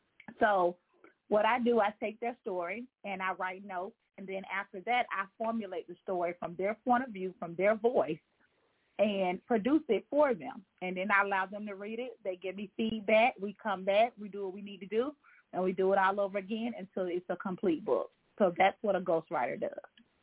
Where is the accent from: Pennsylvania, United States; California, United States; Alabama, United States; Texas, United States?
Alabama, United States; now in Montgomery, United States; I live in Montgomery, Alabama. I'm from Sumter County, Alabama. So, if you know where Sumter County is, you know, I always show some love. It's a rural area